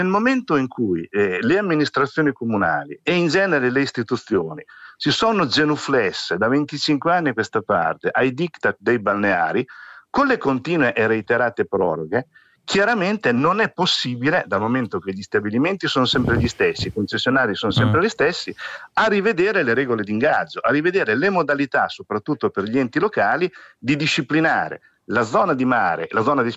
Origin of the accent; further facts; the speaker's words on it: Rimini, Emilia-Romagna, Italy; tipo Rimini, io sono di Rimini